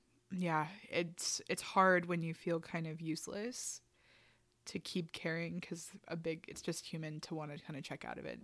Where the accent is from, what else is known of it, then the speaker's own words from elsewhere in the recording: United States; And we're American, so it's like, what were our perspectives on it and everything?